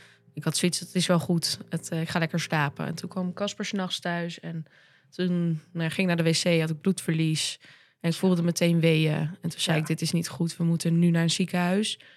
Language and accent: Dutch; Hoorn, North Holland, Netherlands; En ik ben 31 jaar. En we komen uit Horen.